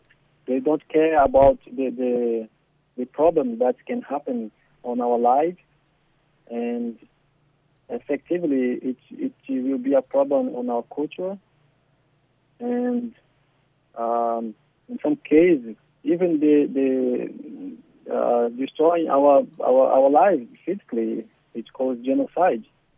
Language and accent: English; Brazil; English is a second language; I come from the Yawanawa tribe. My tribe is based in the Amazon rainforest, border with Peru and Bolivia. So it's really in the Amazon rainforest.